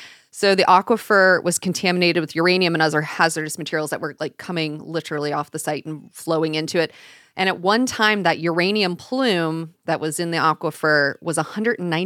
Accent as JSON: {"language": "English", "region": "Ohio", "country": "United States", "said": "because I'm from Butler County, which technically Fernald is in Northwest Hamilton County."}